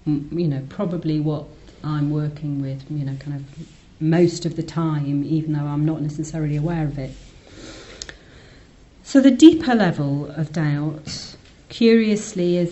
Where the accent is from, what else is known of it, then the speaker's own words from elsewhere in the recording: Newcastle, North East England, United Kingdom; I'm from Newcastle, and me and my friends had gone to the Lake District for a weekend or something.